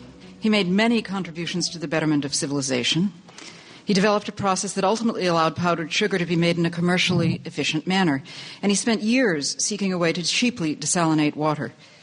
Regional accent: Boston, Massachusetts, United States; I grew up right here in Boston.

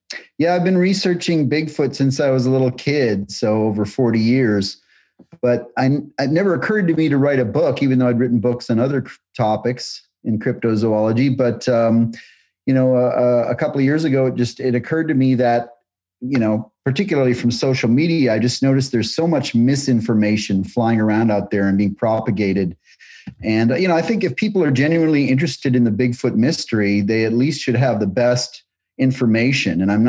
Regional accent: Minnesota, United States; I think it was at the public library when I was growing up in Minnesota.

